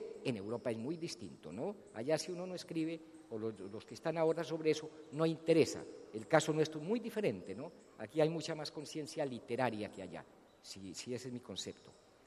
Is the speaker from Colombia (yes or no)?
yes; Colombia; yo soy escritor colombiano, les explicaba, es mi idioma. Yo nací en Colombia y es el país que me dio la nacionalidad y las posibilidades de trabajo, ¿no?